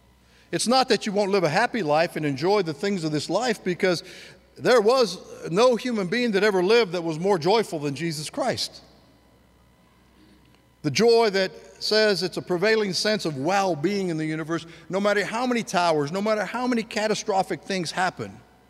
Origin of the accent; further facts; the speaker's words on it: United States; But I'm an American. I live here in this country.